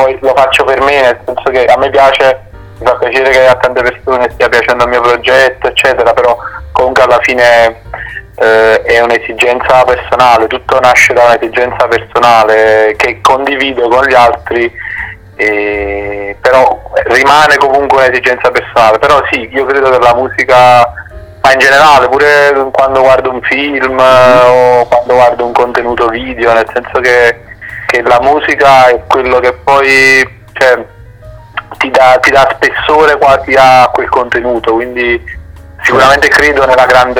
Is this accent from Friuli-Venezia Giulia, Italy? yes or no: no; Naples, Campania, Italy; e altro da napoletano puoi immaginare